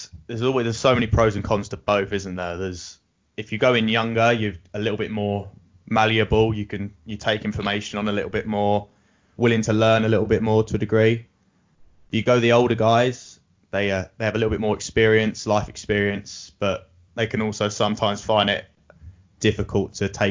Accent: Croydon, London, United Kingdom; So I'm from South London, Croydon. I was born here, raised here. So was here up until 18, which was when I started getting ready to join the Marines.

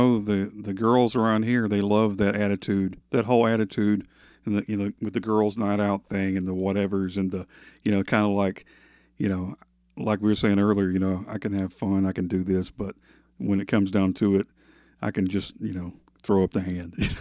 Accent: Alabama, United States; You know, and I'm from Alabama, you know

